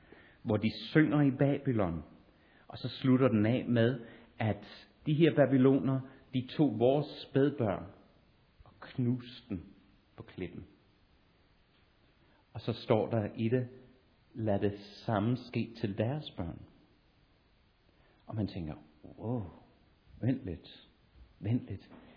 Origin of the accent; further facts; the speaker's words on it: Sri Lanka; der, hvor jeg kommer fra på Sri Lanka